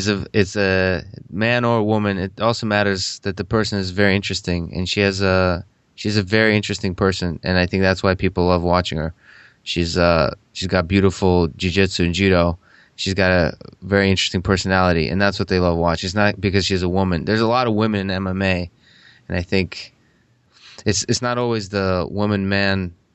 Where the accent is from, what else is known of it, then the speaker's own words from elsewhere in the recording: Russia; I grew up in Russia, where being good at math was much more respected than it is in this country.